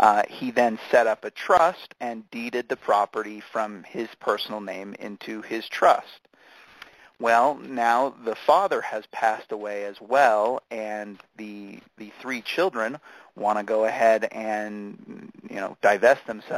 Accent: Phoenix, Arizona, United States; I grew up in Phoenix, so I have the University of Arizona.

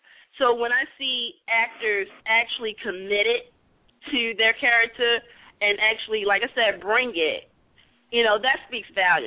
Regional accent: Baltimore, Maryland, United States; Okay, isn't it bad that I'm from Baltimore and I don't even like the Ravens?

